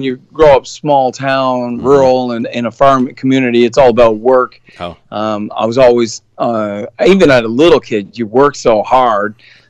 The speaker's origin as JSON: {"language": "English", "region": "New Brunswick", "country": "Canada", "tie": "born or raised there", "moved": "as an adult", "said": "I was born and raised in the East Coast. So New Brunswick is the one of the furthest provinces over on the Atlantic Ocean side of things. And yeah, I grew up there, a small farm kid from a real small little community."}